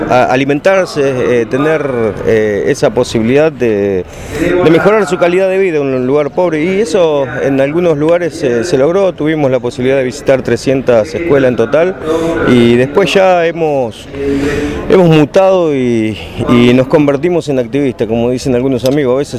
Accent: Buenos Aires, Argentina; de mi pueblo, de Buenos Aires

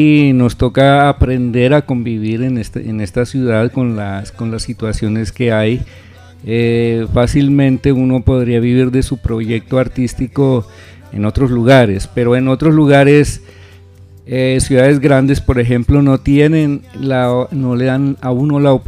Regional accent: Cauca, Colombia; yo vengo del Patía

